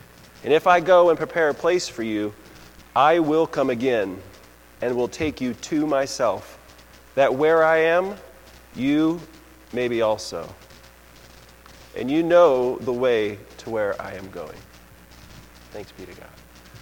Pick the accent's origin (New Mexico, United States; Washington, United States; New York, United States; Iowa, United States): Washington, United States; Seattle; also born or lived in Nampa; now in Boise, United States; I was born in Nampa, but basically grew up in Seattle.